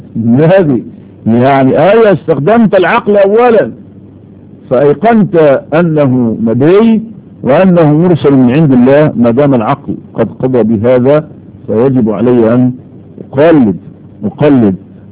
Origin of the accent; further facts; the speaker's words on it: Egypt; وأقول على الأقل في بلدنا مصر بسبب التقليد.